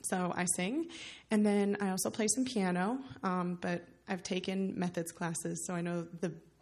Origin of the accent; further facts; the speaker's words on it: Connecticut, United States; I'm from Connecticut.